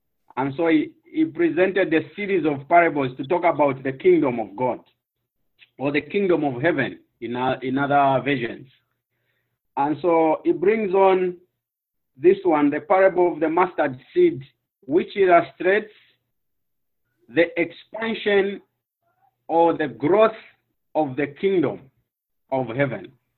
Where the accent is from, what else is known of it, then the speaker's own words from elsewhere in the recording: Zambia; English is a second language; growing up in Zambia, though I was born during the time after independence